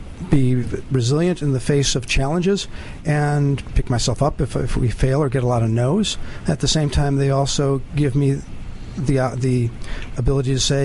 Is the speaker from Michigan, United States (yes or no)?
yes; Detroit, Michigan, United States; I was building models, and growing up in Detroit, you had two major model companies.